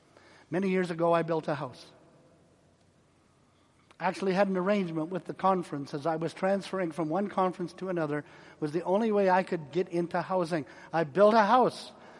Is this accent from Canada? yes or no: yes; Canada; I'm a Canadian. I don't vote.